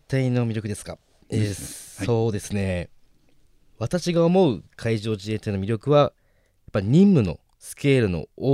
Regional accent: Okinawa, Japan; 沖縄は国防の最前線かつ私が生まれ育った故郷なので、

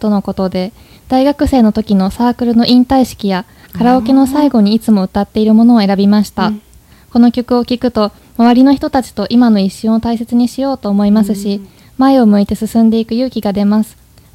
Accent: Osaka, Japan; 大阪出身で大阪で育って大阪で働いてとなると

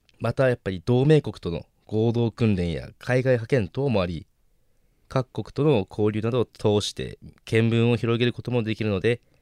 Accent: Okinawa, Japan; 沖縄は国防の最前線かつ私が生まれ育った故郷なので、

